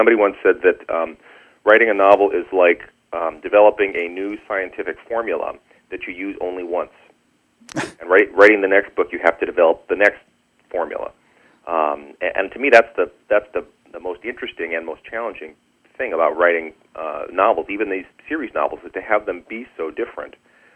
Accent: Wisconsin, United States; I'm from Wisconsin, and I spent some time also in Seattle, and we have all of these Scandinavian settlers here from way, way back.

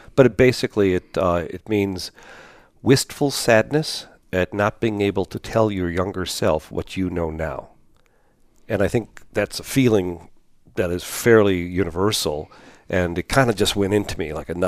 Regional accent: Chicago, Illinois, United States; now in New York, United States; And I'm from Chicago originally. I live in New York now.

